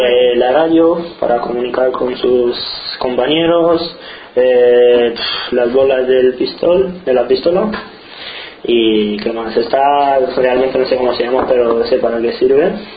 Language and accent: Spanish; Romania; now in Sevilla, Spain; Vengo de Rumanía, tengo 17 años, soy deportista. Bueno, luchador profesional. Estoy estudiando cuarto de la ESO y bueno, vivo aquí en Sevilla solo.